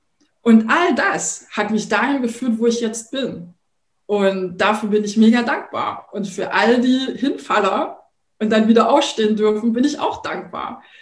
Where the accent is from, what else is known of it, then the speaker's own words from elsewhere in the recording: Thuringia, Germany; moved away as an adult; now in Berlin, Germany; Ich komme ja ursprünglich aus Thüringen, bin jetzt seit, das muss ich mal kurz rechnen, 26 Jahren in Berlin und bin da sehr behütet aufgewachsen.